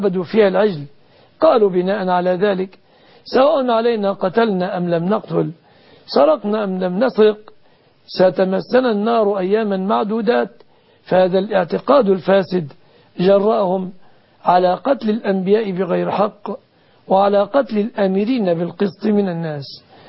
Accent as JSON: {"language": "Arabic", "country": "Egypt", "said": "كما أسأل الله سبحانه أن يحفظ بلادنا مصر آمنة مطمئنة من كل مكروه ومن كل سوء"}